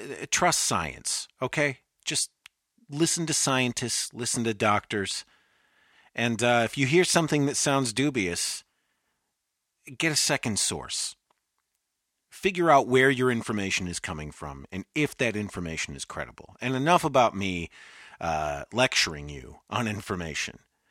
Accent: Michigan, United States; I'm originally from Michigan.

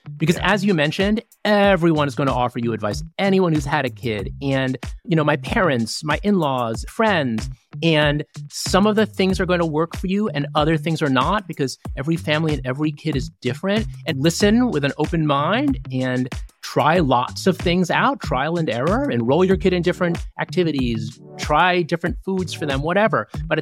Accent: New Jersey, United States; So I grew up in Northern New Jersey, and I went to law school and practiced law for a number of years

